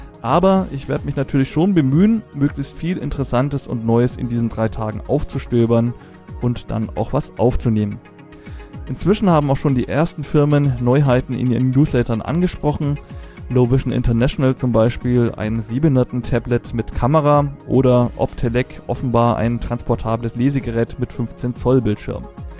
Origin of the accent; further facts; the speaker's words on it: Bavaria, Germany; Als Franke spreche ich Englisch very well, breathless wise und nicht so schnell